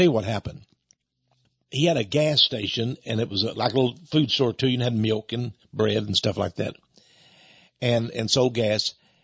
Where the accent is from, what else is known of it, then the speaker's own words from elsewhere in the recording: Fred, Texas, United States; Well, I'm from Fred. Now, if you're going by Fred, don't blink because you probably missed it.